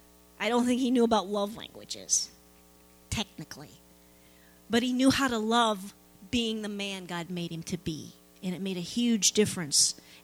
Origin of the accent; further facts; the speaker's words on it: Shannon, Illinois, United States; I was born and raised in Shannon, Illinois. It's a little bump in the road down here a ways. It's a metropolis of, I think it's down to 700 people.